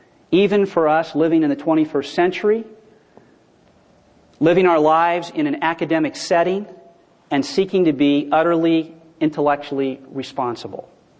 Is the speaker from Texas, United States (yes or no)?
no; California, United States; I'm from Southern California, and if it ever got this cold, nobody would go anywhere for anything.